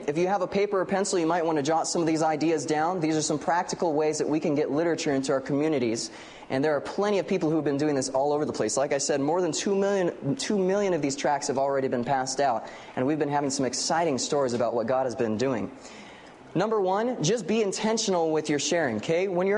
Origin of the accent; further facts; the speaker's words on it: California, United States; even though I'm from Central California